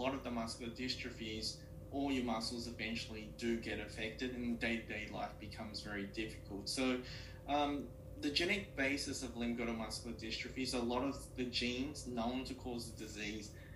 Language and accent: English; Australia; accent: Australian; I grew up in Australia, and that's the reason why I have an Australian accent, as the audience probably can already tell. And so I grew up in Australia